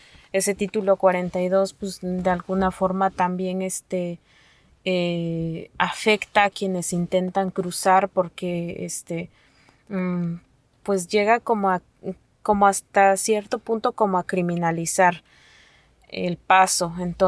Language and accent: Spanish; Mexico; first language Nahuatl; Spanish is a second language; Nos han enseñado un poco del inglés, pero no es mi lengua materna. Mi lengua materna es el náhuatl